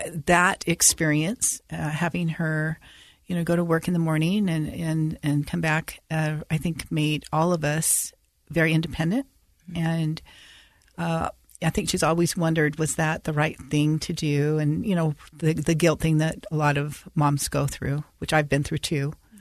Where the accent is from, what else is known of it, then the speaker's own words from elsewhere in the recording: Holladay, Utah, United States; I grew up in Holiday, but I loved to play baseball.